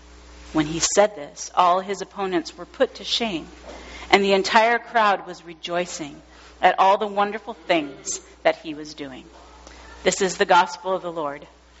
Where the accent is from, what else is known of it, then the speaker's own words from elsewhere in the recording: Washington, United States; I grew up here in Western Washington, and I'm not a huge fan of hot weather.